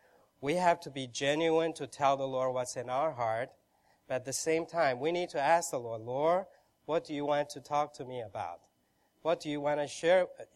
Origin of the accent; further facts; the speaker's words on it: New York City, New York, United States; I'm from New York City.